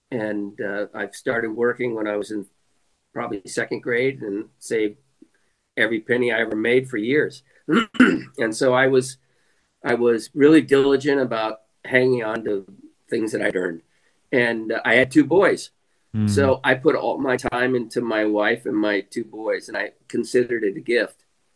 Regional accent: Newport Beach, California, United States; Well, I was raised down in Newport Beach, went to University of Southern California.

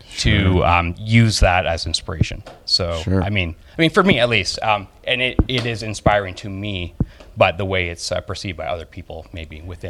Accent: Canada; I'm from Canada

